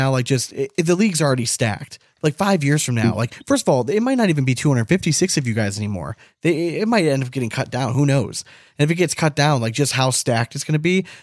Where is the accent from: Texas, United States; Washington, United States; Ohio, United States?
Ohio, United States; Cleveland; If we're two assholes from Cleveland, if we can figure out how to do all this shit that we've done